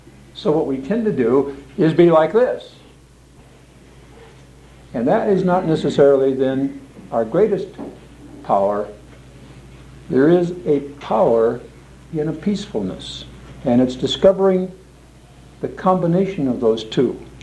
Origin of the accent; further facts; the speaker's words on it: Portland, Oregon, United States; and I come from Portland, Oregon, for those who may be new to the class today.